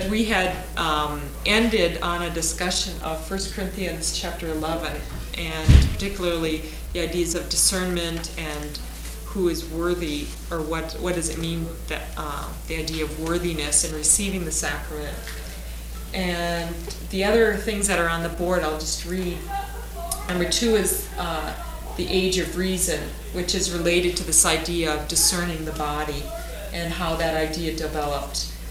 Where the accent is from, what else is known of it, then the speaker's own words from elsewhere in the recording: Camrose, Alberta, Canada; And we're from Camrose, Alberta.